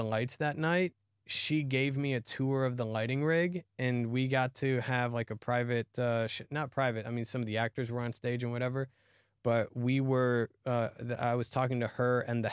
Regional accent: Israel; now in United States; I'm from Israel. I do lighting.

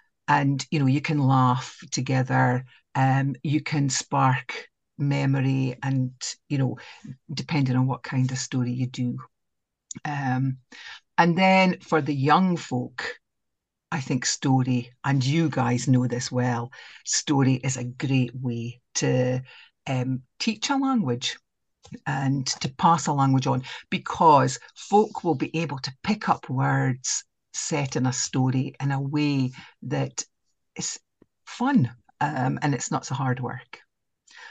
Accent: Scotland, United Kingdom; first language Doric; As I say, Doric is my mother tongue. It's what I spoke all the time when I was a bairn.

